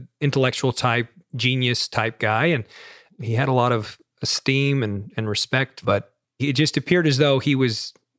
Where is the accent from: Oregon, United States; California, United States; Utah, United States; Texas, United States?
Utah, United States; Holladay; I grew up in Holiday, Utah, which is just a little community there right in the heart of Salt Lake City.